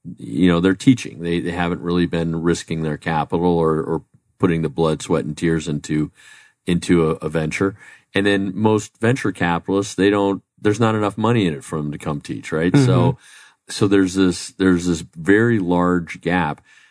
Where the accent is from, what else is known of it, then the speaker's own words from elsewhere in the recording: Arizona, United States; I'm from the community, I'm from Arizona.